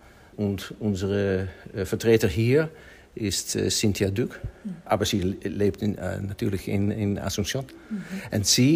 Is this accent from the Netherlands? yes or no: yes; Netherlands; German is a second language; Ich komme von den Niederlanden. Ich lebe dort mit meiner Frau und drei Kindern.